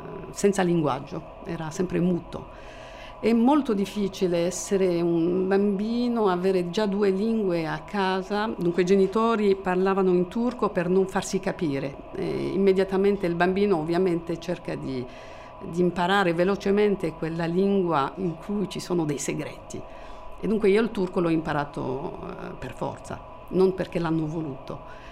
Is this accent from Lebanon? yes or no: yes; Lebanon; in Libano eravamo tante etnie, era molto diversificato, che siano armeni, c'erano ebrei, greci, turchi, curdi, c'era di tutto.